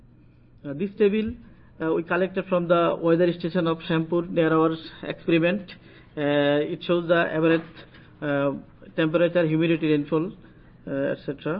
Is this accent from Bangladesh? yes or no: yes; Bangladesh; English is a second language; I am from Bangladesh … Now I am doing a profession as a professor in the University of Rajshahi, Bangladesh.